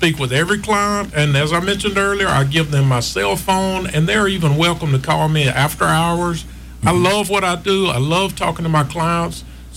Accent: Bullock County, United States; Yes, I'm originally from Bullock County, and so is my family for many generations.

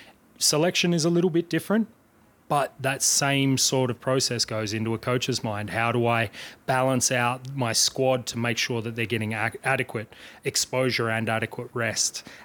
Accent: Australia; I grew up in Australia

